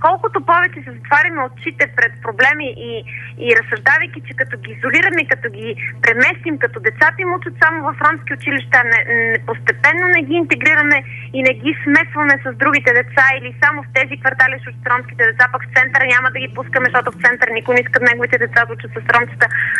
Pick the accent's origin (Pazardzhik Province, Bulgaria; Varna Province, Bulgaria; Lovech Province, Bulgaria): Pazardzhik Province, Bulgaria; Pazardzhik; Аз съм от Пазарджик, град, в който има концентрация на роми